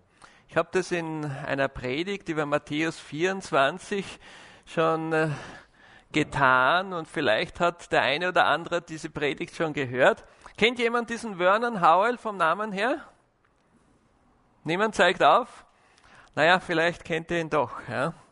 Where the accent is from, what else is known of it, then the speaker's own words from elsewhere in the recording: Vienna, Austria; ich komme aus Wien. Meine Eltern waren Adventisten, wie ich geboren wurde. Bin also adventistisch aufgewachsen, habe in Wien die Schule besucht